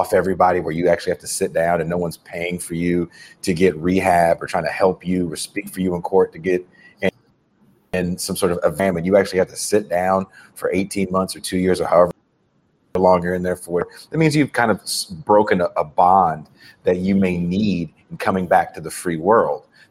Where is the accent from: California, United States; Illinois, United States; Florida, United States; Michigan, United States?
California, United States; Again, I'm from California.